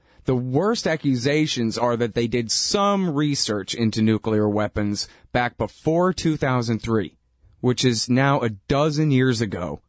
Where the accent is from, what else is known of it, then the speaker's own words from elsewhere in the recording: Austin, Texas, United States; I'm from Austin, Texas, where patchouli stinking, tie-dye wearing, flip-flops and sandals and a joint hanging out of their mouth, hippies with hairs down to their ass, are armed with rifles